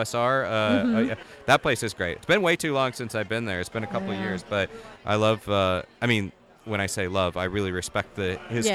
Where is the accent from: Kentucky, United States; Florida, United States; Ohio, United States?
Florida, United States; Orlando; But I'm originally from Orlando.